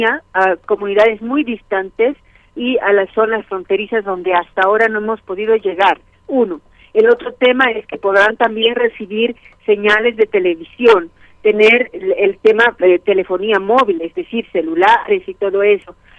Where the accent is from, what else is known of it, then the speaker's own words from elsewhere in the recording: Bolivia; Es una alegría muy grande la que tenemos como bolivianos